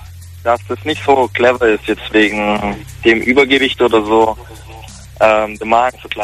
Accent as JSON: {"language": "German", "town": "Plochingen", "region": "Baden-Württemberg", "country": "Germany", "said": "Ich komme aus Plochingen."}